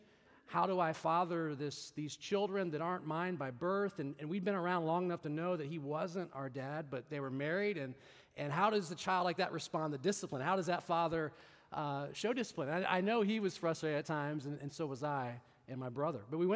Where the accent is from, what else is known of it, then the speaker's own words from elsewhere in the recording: Las Vegas, Nevada, United States; born there; I was born in Las Vegas, Nevada to my biological father